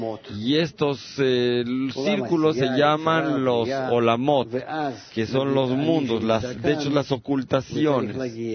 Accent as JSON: {"language": "Spanish", "town": "Givat Shmuel", "region": "Central District", "country": "Israel", "said": "Yo vengo de Givat Shmuel."}